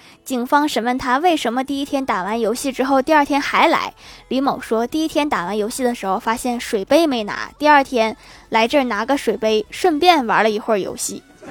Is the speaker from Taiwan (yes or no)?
no; Northeast China, China; 我老家是东北的老乡啊，东北的都算老乡